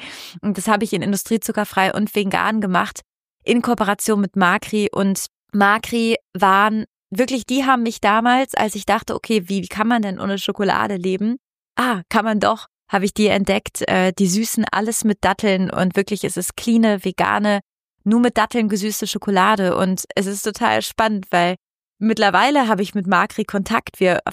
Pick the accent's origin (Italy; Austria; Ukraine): Italy; German is a second language; ich komme aus Italien